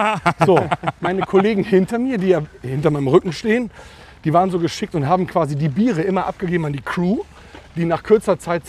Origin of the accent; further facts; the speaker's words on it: North Rhine-Westphalia, Germany; Jetzt komme ich nur mal aus dem Oberbergischen.